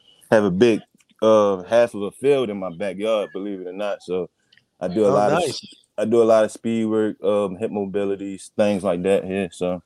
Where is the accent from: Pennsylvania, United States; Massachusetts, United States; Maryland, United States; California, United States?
Maryland, United States; Baltimore; now in Winston-Salem, United States; I'm from Baltimore, Maryland. Moved down here to Winston-Salem just to focus on training.